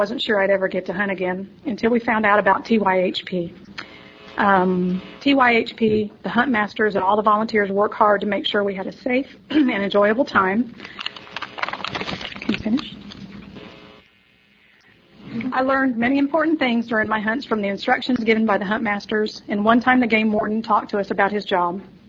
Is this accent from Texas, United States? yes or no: yes; Leander, Texas, United States; Leander, Texas.